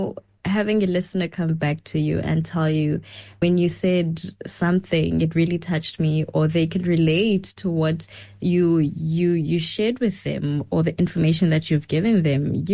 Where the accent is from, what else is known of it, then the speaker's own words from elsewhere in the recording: South Africa; first language Xhosa; English is a second language; yes, I can speak Xhosa. That's my mother language. It's Xhosa.